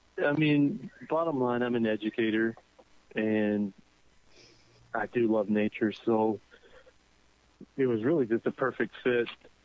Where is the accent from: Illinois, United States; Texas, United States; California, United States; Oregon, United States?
Texas, United States; And I'm from West Texas, and I finally came back. And I never thought I'd be able to work in this capacity out here in West Texas